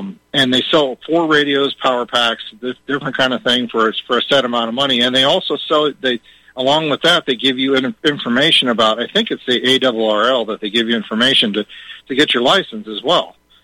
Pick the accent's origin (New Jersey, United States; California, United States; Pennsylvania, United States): California, United States; moved away; I mean, I'm actually from California. I've been here in Western Wyoming for about 4 years.